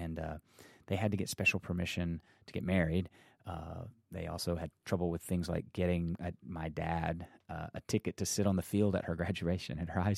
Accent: Nashville, Tennessee, United States; I was born in Nashville, Tennessee.

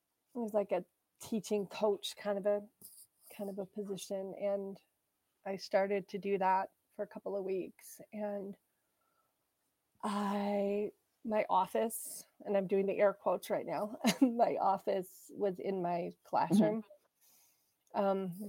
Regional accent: Wisconsin, United States; now in Idaho, United States; So my parents relocated. I grew up in Wisconsin, just outside of Madison.

